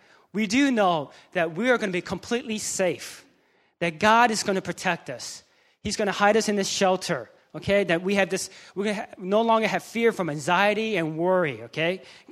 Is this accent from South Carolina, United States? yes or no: no; Atlanta, Georgia, United States; Okay, I grew up in Atlanta, Georgia.